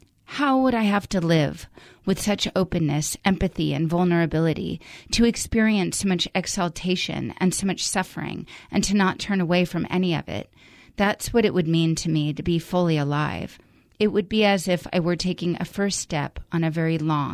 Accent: Camden, New Jersey, United States; born there; I was born in Camden, New Jersey. It's the resting place of Walt Whitman.

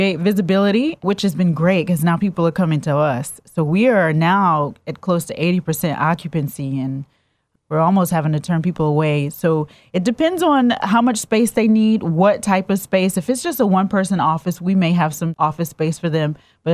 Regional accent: New Orleans, Louisiana, United States; also born or lived in Chatsworth, Georgia; Yes, I'm from New Orleans originally. At the time, he was doing commercial and residential carpet, so he yanked us out of New Orleans and dropped us into Chatsworth, Georgia

